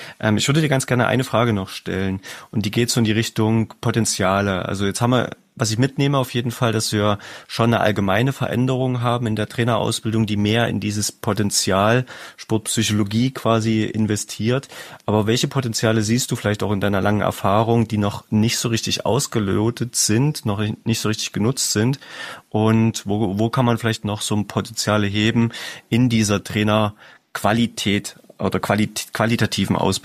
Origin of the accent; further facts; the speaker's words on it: Germany; da sind wir Deutsche ja doch sehr sicherheitsaffin